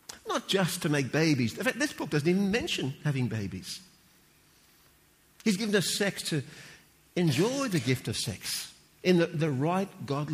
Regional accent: Sydney, New South Wales, Australia; And thirdly, I'm a Sydney Anglican Aussie man, and that's three strikes and you're out.

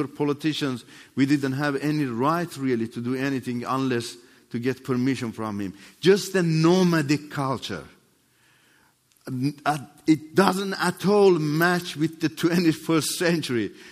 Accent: Iran; This time, I became an opposition to the grand leader, like many other Iranians, because the grand leader deceived the Iranians.

